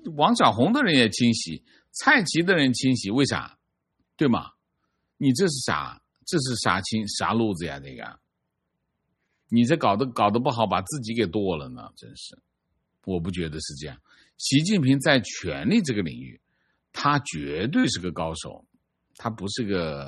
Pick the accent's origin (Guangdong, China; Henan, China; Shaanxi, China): Guangdong, China; accent: Cantonese; 我们广东话叫牙忍，